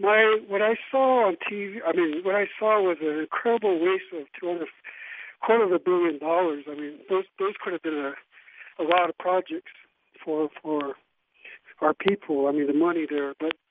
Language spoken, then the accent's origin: English; Navajo Nation, United States; I grew up on the Navajo Nation.